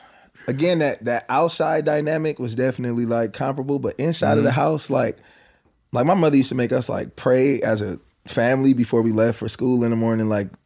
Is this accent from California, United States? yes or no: yes; Watts, California, United States; Yeah, yeah, born and raised in Jordan Downs.